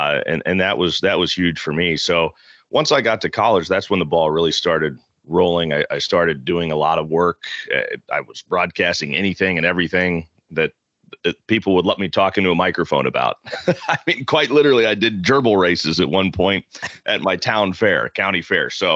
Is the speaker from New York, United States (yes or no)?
no; Kansas City, Missouri, United States; Yeah, I grew up in Kansas City.